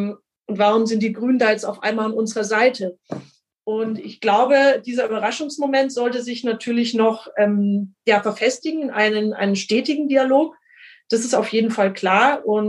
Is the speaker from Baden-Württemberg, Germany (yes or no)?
no; Bavaria, Germany; bei uns in Franken und in Bayern